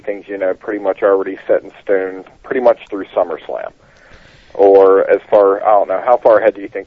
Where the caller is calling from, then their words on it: Gettysburg, Pennsylvania, United States; I'm calling from Gettysburg, Pennsylvania.